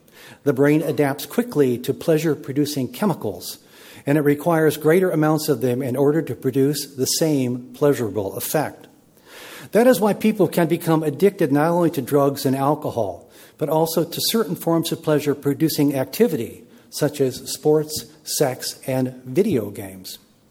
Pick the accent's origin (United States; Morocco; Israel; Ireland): United States; So I will never again take for granted my own copious blessings as an American.